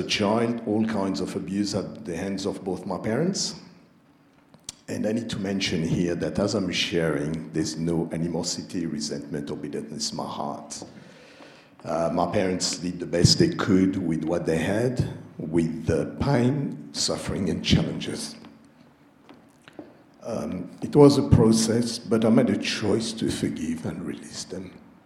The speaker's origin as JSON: {"language": "English", "town": "Paris", "region": "Île-de-France", "country": "France", "tie": "born or raised there", "said": "I was born in Paris and grew up in a Hindu home. My father was in the military"}